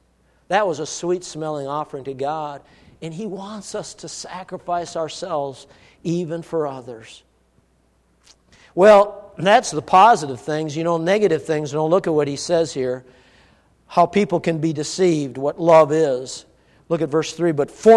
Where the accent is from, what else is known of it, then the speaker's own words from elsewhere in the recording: Virginia, Minnesota, United States; born there; where I was born in Virginia, Minnesota.